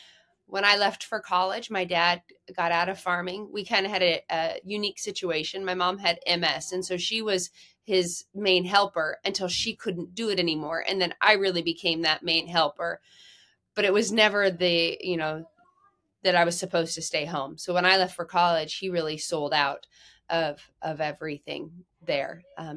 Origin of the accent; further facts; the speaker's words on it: Nebraska, United States; So grew up central Nebraska area, and my dad did Simmental Angus cattle, had a small beef cattle herd, and then did some crop farming with corn, soybeans, and hay.